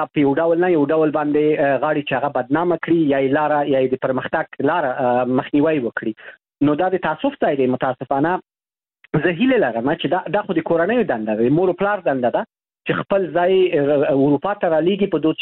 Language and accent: Pashto; Afghanistan; شرمېږم چې ووایم زه د افغانستان یم